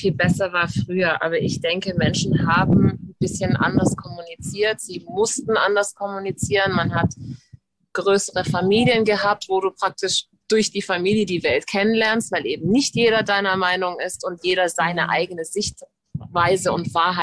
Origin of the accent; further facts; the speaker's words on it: United States; ich als Amerikanerin sag nur mal kurz Amerika